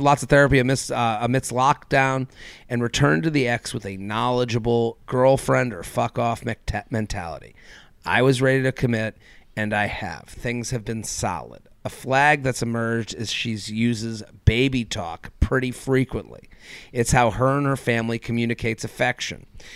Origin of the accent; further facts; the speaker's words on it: Midwest, United States; I'm from the Midwest. This is not my lingo.